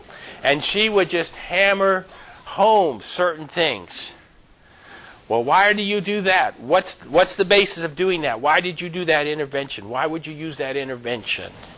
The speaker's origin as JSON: {"language": "English", "region": "New Jersey", "country": "United States", "tie": "born or raised there", "said": "I grew up in New Jersey, northwest New Jersey, Garden State Academy. It was an Adventist kind of little community"}